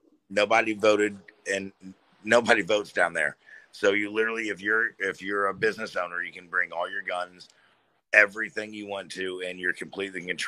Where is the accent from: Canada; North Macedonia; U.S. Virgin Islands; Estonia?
U.S. Virgin Islands; I came from the Virgin Islands.